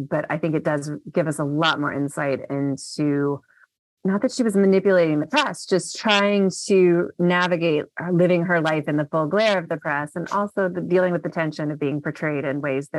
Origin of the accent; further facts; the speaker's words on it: Memphis, Tennessee, United States; born there; now in Washington, United States; I'm originally from the South. I was born in Memphis and we moved around a lot when I was a kid, went to undergrad in Mississippi, grad school in Chicago, and then got my PhD in London.